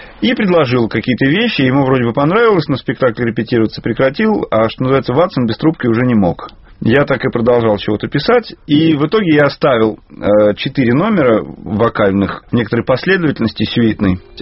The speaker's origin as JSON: {"language": "Russian", "region": "Saint Petersburg", "country": "Russia", "said": "Я же из Питера, поэтому для меня Достоевский – это практически народный персонаж. У нас всерьез показывают, где Раскольников старушку убил. В общем, я жил большую часть жизни в таком культурном пространстве, где все это практически овеществляется у тебя на глазах."}